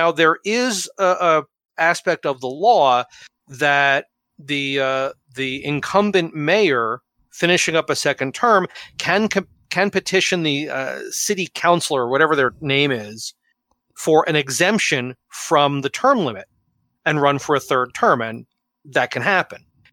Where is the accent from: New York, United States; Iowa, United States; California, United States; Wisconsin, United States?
New York, United States; I'm a New Yorker. It's kind of hard to be a Trump fan.